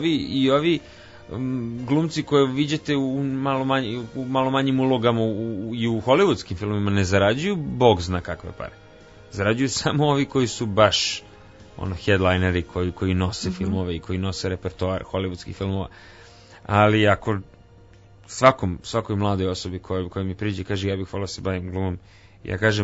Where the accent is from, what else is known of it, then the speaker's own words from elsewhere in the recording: Greece; now in Serbia; Pa zato što sam odrastao dole, u Grčkoj.